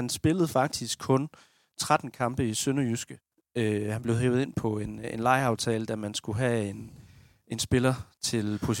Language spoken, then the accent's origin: Danish; Region of Southern Denmark, Denmark; hvor man som sønderjyde tænker tilbage på ham